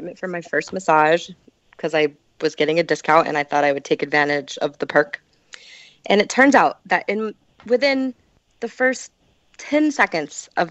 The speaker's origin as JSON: {"language": "English", "town": "Palmer", "region": "Alaska", "country": "United States", "tie": "born or raised there", "said": "I moved from Palmer, Alaska, my hometown, to Juneau in the Southeast."}